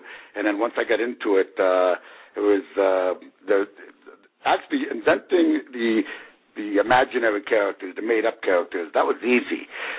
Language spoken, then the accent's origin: English; Boston, Massachusetts, United States; born there; I was born in Boston, Massachusetts.